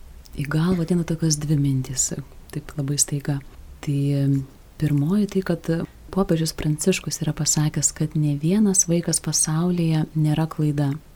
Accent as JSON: {"language": "Lithuanian", "town": "Kaunas", "region": "Kaunas County", "country": "Lithuania", "said": "kadangi esu iš Kauno"}